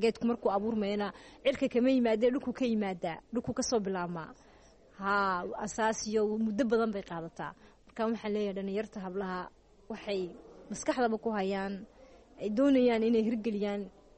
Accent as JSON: {"language": "Somali", "country": "Djibouti", "tie": "born or raised there", "said": "Markaan weynaadayna de Djibouti"}